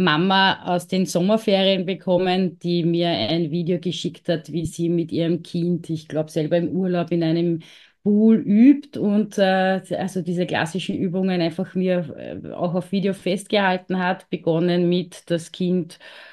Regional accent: Lower Austria, Austria; wir bei uns in Niederösterreich ganz stark.

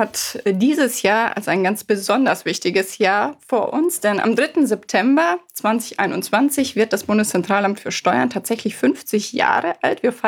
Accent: Bavaria, Germany; Ich komme ja ursprünglich auch aus Bayern, da gibt es ja nur Fasching

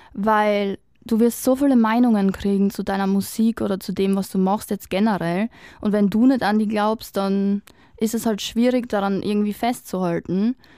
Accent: Austria; als Österreicher

